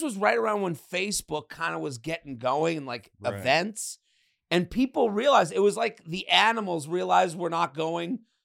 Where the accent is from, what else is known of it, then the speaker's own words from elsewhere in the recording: Boston, Massachusetts, United States; I was big, because I was from Boston, so I didn't have this, like, Joe Paterno's my uncle type of mindset.